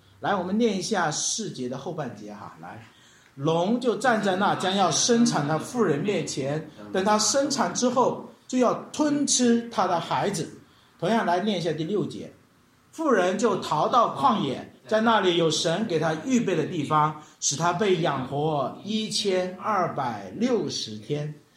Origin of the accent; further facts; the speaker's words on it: China; 我们中国人是有儿子和孙子之分对不对